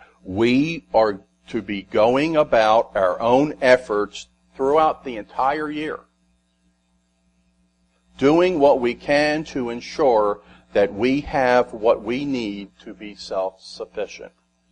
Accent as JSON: {"language": "English", "country": "United States", "tie": "born or raised there", "said": "The world as we once knew it, as what we recall growing up in America, no longer exist."}